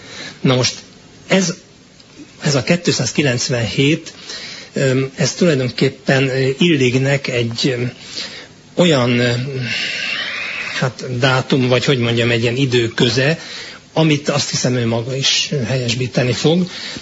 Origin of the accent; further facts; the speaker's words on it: Hungary; Ha másképpen nem, és más miatt nem, azért, mert magyarnak születtünk.